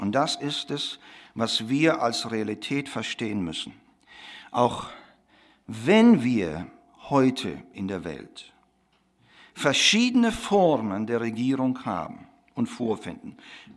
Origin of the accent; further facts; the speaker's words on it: Russia; Ich bin in Russland aufgewachsen